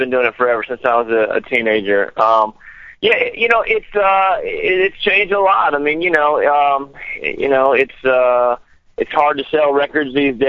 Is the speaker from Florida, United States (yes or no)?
yes; Florida, United States; moved away; My mom and her side of her family is from Tennessee, and I grew up in Florida. And I moved to Nashville, wanted to be a country singer